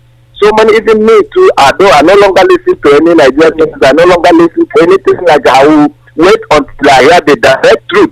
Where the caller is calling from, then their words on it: Malaysia; I'm calling from Malaysia.